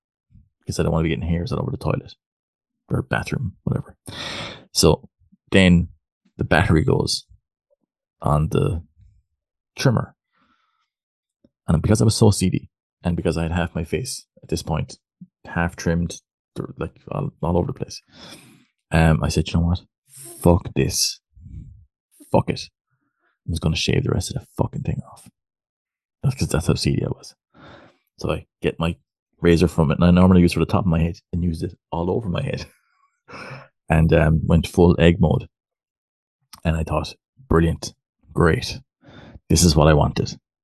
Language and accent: English; Ireland; I'm in rugby. I'm an Irish guy and I'm bald.